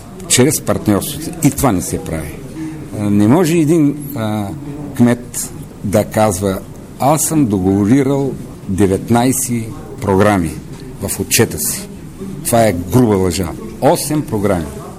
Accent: Plovdiv, Plovdiv Province, Bulgaria; искрено бих се гордял като пловдивчанин

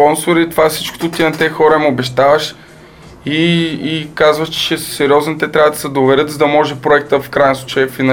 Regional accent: Plovdiv, Plovdiv Province, Bulgaria; Пък ние сме израснали в Пловдив, не знам, може би заради това е тази обич към града

